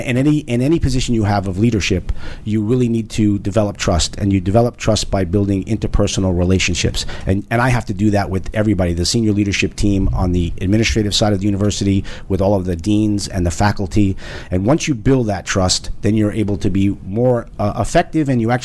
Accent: Brooklyn, New York, United States; I grew up in Brooklyn, New York.

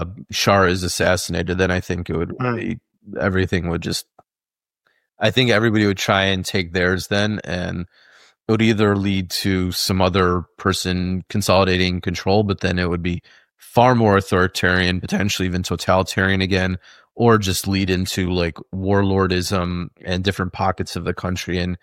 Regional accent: United States; as an American, I felt totally fine

